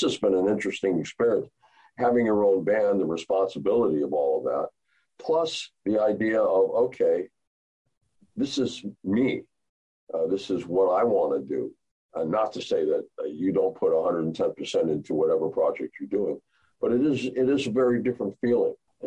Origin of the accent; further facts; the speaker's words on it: Scotland, United Kingdom; My family heritage is all Scottish. I'm a box study, you know … I'm from Scotland, yeah.